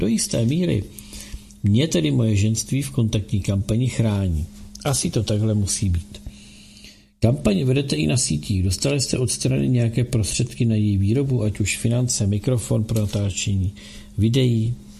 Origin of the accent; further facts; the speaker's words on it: Georgia; se Rusko snažilo okupovat co největší část Gruzie, odkud pocházím, jak napovídá moje příjmení.